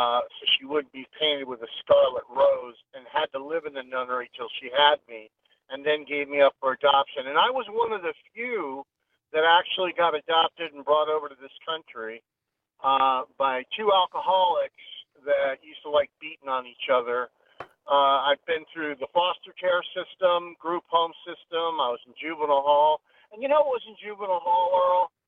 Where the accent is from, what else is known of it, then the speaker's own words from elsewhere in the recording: Dublin, Leinster, Ireland; born there; I say that I was born in Dublin, Ireland in 1959.